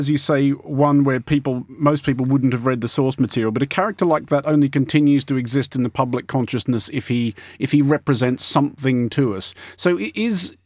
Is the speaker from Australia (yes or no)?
yes; Australia; I grew up in Australia